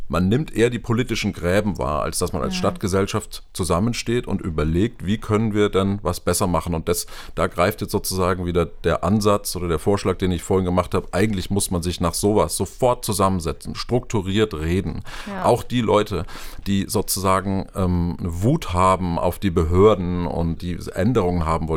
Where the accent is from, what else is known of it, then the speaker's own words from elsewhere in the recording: Würzburg, Bavaria, Germany; Würzburg ist ja meine Heimatstadt